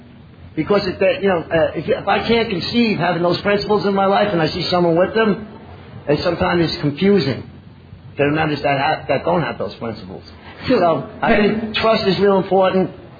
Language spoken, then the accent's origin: English; New York City, New York, United States; I'm an addict. I'm from New York City.